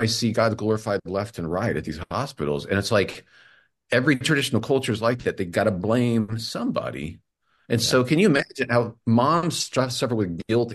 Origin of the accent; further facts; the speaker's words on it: United States; they accepted because I'm American